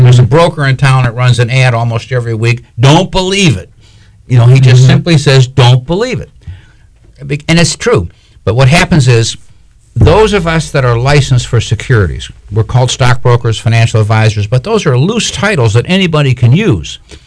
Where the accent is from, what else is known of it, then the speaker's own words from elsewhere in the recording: Michigan, United States; Hey, I'm from Michigan. I remember as a kid